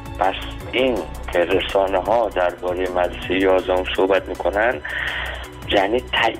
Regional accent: Iran; من به عنوان یک ایرانی

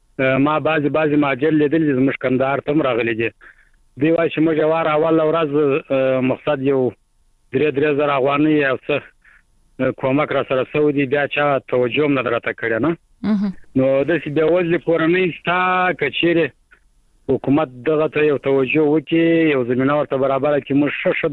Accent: Kandahar, Afghanistan; هم د کندهار

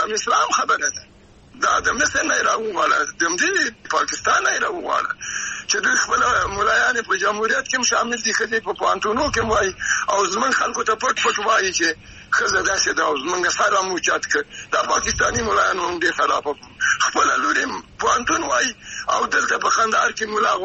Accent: Afghanistan; نو دوی بعد چې زه افغان یم

